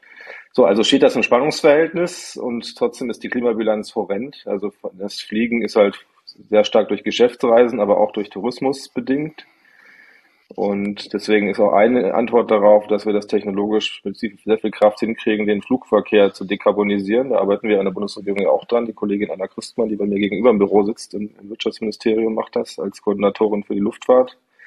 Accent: Bavaria, Germany; Ich komme ja aus Bayern, da sind die 4 Landkreise mit der schlechtesten Anbindung Deutschlands.

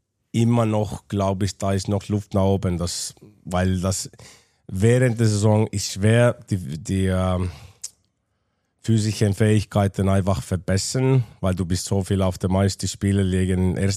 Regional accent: Finland; German is a second language; weil ich bin Finne und ich habe das skandinavische Sommertraining in meinem Kopf

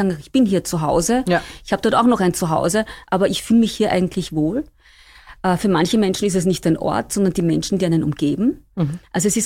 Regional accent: Burgenland, Austria; wir kommen aus Österreich, aus dem Burgenland

